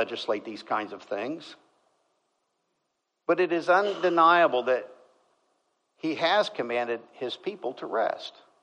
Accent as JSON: {"language": "English", "region": "Kansas", "country": "United States", "tie": "born or raised there", "said": "In my home state of Kansas, you better not get caught eating a slice of cherry pie on Sabbath."}